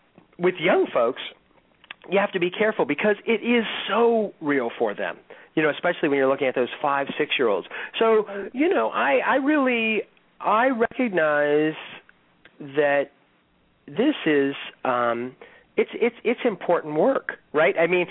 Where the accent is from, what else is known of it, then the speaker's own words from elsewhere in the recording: Struthers, Ohio, United States; I grew up in Northeast Ohio, just outside of Youngstown, a blue collar community in the small town of Struthers, Ohio.